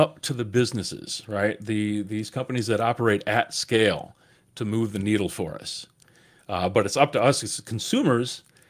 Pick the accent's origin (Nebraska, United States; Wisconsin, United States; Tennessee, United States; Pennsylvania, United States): Wisconsin, United States; Edgerton; now in Madison, United States; I grew up in Edgerton, just south of here.